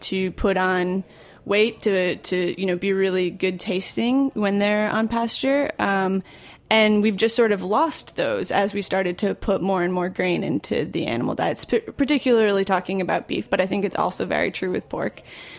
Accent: Michigan, United States; I'm from Michigan.

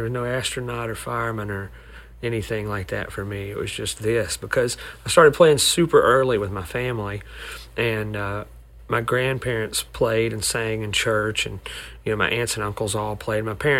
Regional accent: Alabama, United States; in the town where we grew up in North Alabama

